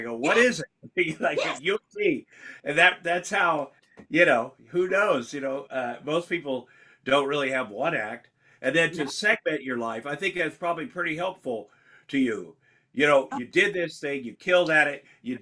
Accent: Iowa, United States; You know, I grew up in Iowa around women that talked to each other.

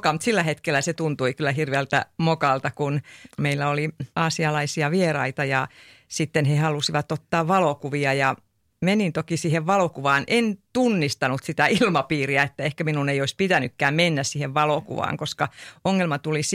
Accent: Ostrobothnia, Finland; moved away as an adult; ja olen Pohjanmaalta kotoisin ja lähdin sitten sieltä Pohjanmaalta siinä vajaa parikymppisenä sitten opiskelemaan kemiaa

